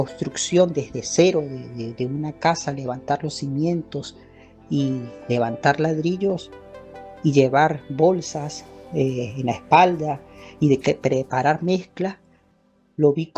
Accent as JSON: {"language": "Spanish", "region": "Táchira", "country": "Venezuela", "tie": "born there", "moved": "yes", "said": "Sentimientos de cariño, por el lugar donde nací, por el Táchira, por Venezuela."}